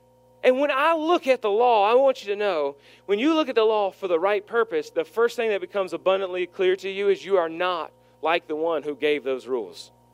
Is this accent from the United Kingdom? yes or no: yes; Warrington, North West England, United Kingdom; I'm from Warrington. I ever mentioned that?